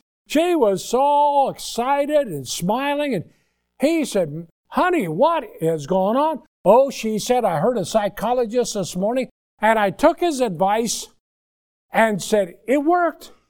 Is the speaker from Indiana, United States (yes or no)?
yes; Indiana, United States; My wife's from Baldwin County, and I'm originally from Indiana.